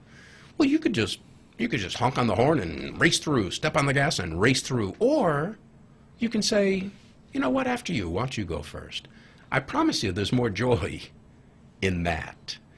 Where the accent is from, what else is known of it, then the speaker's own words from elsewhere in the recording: Farmington, New Mexico, United States; when people ask me, where did you grow up, I always say I'm trying to do it in Farmington, New Mexico.